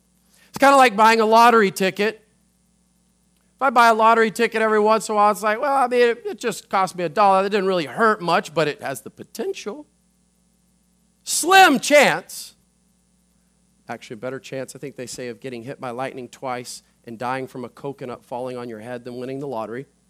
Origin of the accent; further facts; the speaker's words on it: United States; I just want to have them to know, as an American, that we have the right to pray in the schools.